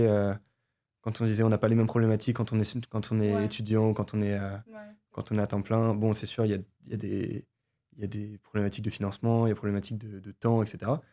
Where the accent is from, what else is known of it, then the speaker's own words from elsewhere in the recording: France; Moi, je viens de la France.